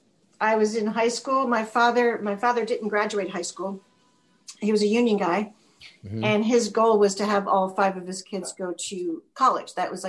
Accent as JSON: {"language": "English", "town": "Philadelphia", "region": "Pennsylvania", "country": "United States", "tie": "born or raised there", "said": "Philadelphia."}